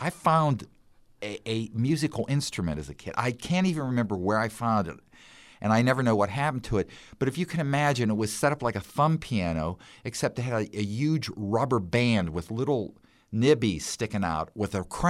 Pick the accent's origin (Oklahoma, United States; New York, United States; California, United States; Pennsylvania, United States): Pennsylvania, United States; New Eagle; Because I grew up in the Mon Valley, and, you know, we pretty much – I lived in a little town called New Eagle, and we could walk to Monongahela where there was a theater.